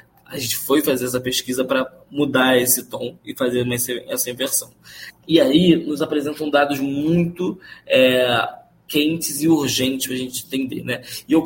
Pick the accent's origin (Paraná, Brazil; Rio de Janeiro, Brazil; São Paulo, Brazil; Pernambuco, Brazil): Rio de Janeiro, Brazil; sou nascido e criado na Zona Oeste, aqui do Rio, uma periferia, né, fica no Campo Grande, sou de Campo Grande